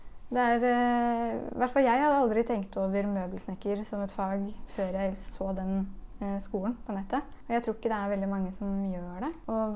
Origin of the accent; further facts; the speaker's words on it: Spydberg, Østfold, Norway; Jeg er fra Spydberg, og jeg har aldri hørt om den skolen.